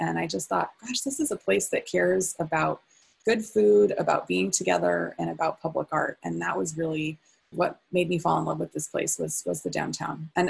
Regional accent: Albuquerque, New Mexico, United States; There's a University of New Mexico in Albuquerque. And I was walking distance from Central Avenue, which is one of the main roads that goes through there.

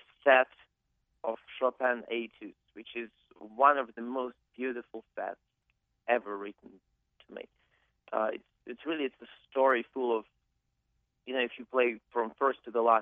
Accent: Russia; Yes, I grew up in Russia. I was born into a family of musicians.

